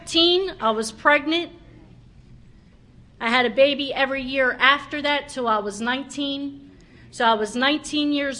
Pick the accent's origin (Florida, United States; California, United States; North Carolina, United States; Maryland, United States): Maryland, United States; Baltimore; I'm from Baltimore.